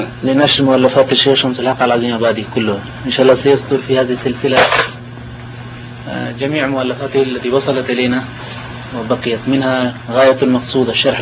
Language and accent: Arabic; India; ورسالة في تحريم الضرائح عندنا في الهند موجودة